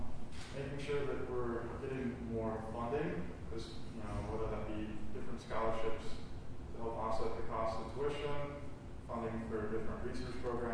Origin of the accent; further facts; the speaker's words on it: Peoria, Illinois, United States; a second year MPA. I'm from Peoria, Illinois, went to undergrad in Iowa at St. Ambrose University.